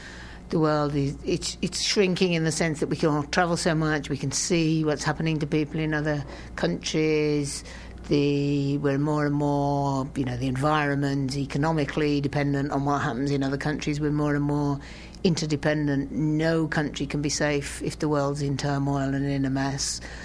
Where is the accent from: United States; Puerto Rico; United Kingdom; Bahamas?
United Kingdom; I would say happily that I'm British and of Irish origin. That's how I would describe myself. And I wouldn't say I was English.